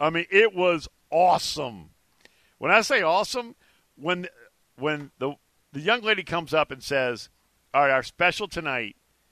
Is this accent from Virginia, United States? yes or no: no; Louisiana, United States; I'm from Louisiana. Went to Alabama. I live in Dallas, Texas.